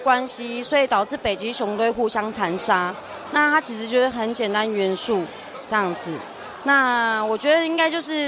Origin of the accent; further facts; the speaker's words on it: Taiwan; 我来自台湾尤拿